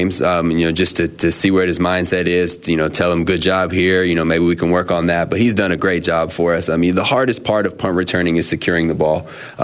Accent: Menlo Park, California, United States; I am from a place called Menlo Park, California, which is mm-hmm. in the San Francisco Bay Area, and I grew up a 49ers fan

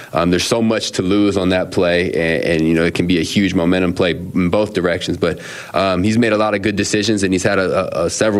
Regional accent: Menlo Park, California, United States; I am from a place called Menlo Park, California, which is mm-hmm. in the San Francisco Bay Area, and I grew up a 49ers fan

